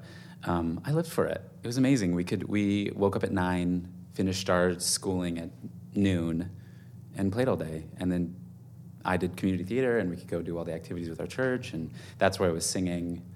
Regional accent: Virginia Beach, Virginia, United States; also born or lived in California / Germany; I was born in California and we moved, I think we moved 8 times by the time I was a junior in high school. We lived in Germany for 3 years, but Virginia Beach was like our last junior year to now.

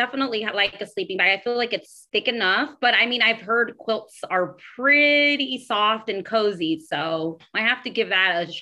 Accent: Phoenix, Arizona, United States; moved away as an adult; also born or lived in California; And I've was actually raised in Phoenix, Arizona. I was born in California, but I moved when I was about 11, 12 years old. And then I came back to California after I graduated high school

